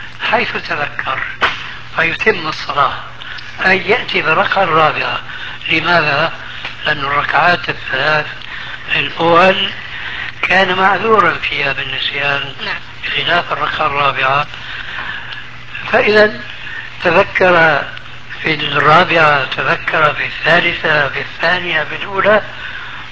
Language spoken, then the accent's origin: Arabic; Syria; عندنا في سوريا